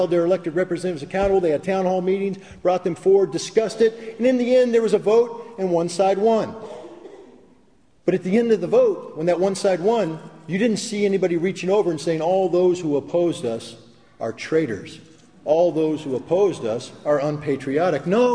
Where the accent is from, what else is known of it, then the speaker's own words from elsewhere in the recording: Albany, New York, United States; You know, I come from New York. I know, bad place. But in Albany, New York, we had an issue.